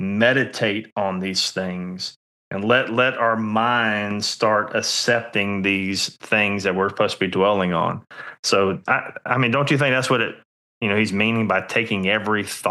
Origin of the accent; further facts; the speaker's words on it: Georgia, United States; I'm from South Georgia, so we used to do a thing called mud bogging